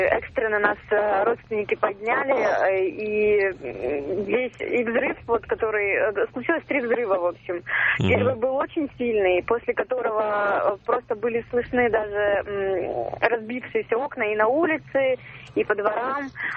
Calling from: Chelyabinsk, Chelyabinsk Oblast, Russia; Из Челябинска.

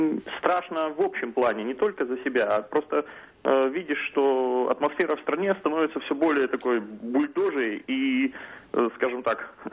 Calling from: Moscow, Russia; Я звоню из Москвы.

